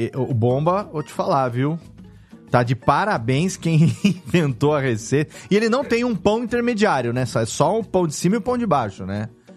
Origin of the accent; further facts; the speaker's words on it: Serra Negra, São Paulo, Brazil; Quando eu era criança, tinha aqui em Serra Negra um bar que era o Bar do Titão